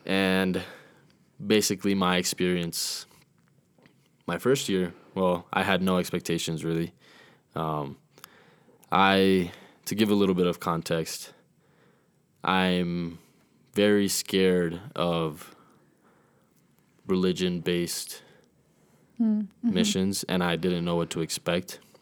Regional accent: Puerto Rico; I'm from Puerto Rico, born and raised.

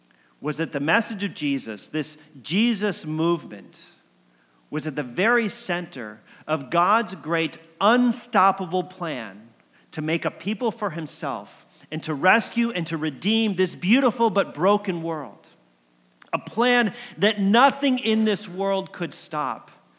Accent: Connecticut, United States; now in Alaska; growing up in Connecticut, about meeting Suzanne, who became my wife, about a big move across the country all the way to Alaska

